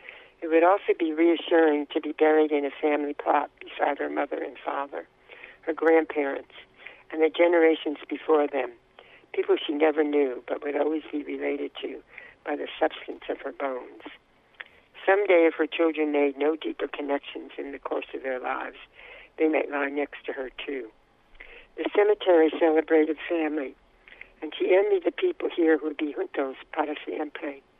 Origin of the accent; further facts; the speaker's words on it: New York, United States; also born or lived in New Jersey; now in New Mexico; where I grew up in New York and New Jersey, there were a lot of Jewish people around.